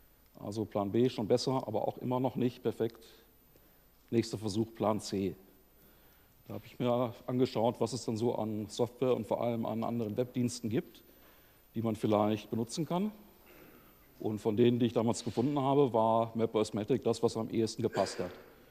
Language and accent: German; Bielefeld, North Rhine-Westphalia, Germany; Ich komme aus Bielefeld, wirklich. Habe Informatik und Elektrotechnik studiert, auch in Bielefeld, beides, wirklich.